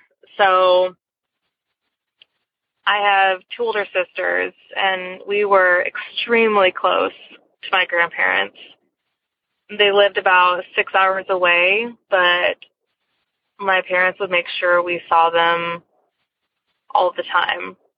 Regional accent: California, United States; I am from California.

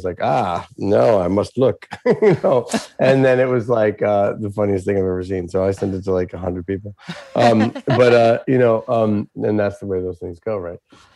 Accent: New York City, New York, United States; also born or lived in Pennsylvania; No, I'm actually from a number of places. I'm from New York City, but I'm also from the woods of Pennsylvania, which is where I am right now.

